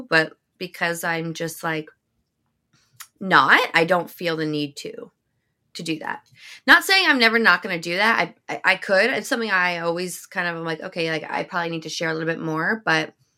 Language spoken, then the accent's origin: English; New Jersey, United States; But I grew up in Monmouth County, which is like 25 minutes. Like where I grew up is like 25, 30 minutes from the beach.